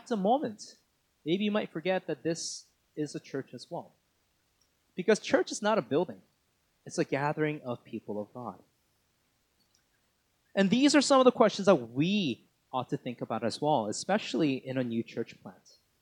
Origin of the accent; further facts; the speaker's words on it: Burnaby, British Columbia, Canada; I grew up in Burnaby, went to Burnaby South Secondary, and then I also had friends around here, around Fraser Heights, Guilford area, because my first Korean church was Gwangnim.